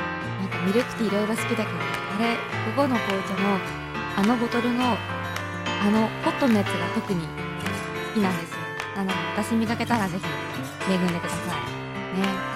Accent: Minato, Tokyo, Japan; also born or lived in Otawara, Tochigi; 大体私東京出身なんですよ一応。港区出身で、 お育ちはね、7年くらいはちょっと栃木県の大田原市というところで育っているんですけれども、まあ出身で東京で一応言ってます。

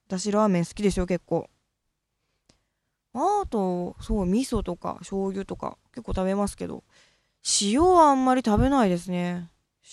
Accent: Fukuoka, Japan; 私はバリバリの博多っ子なので、豚骨が一番ですよ。

